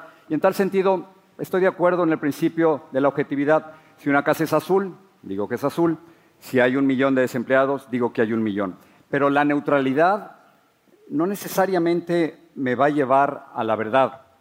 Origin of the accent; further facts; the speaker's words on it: Mexico City, Mexico; Crecí en la Ciudad de México, soy el mayor de 5 hermanos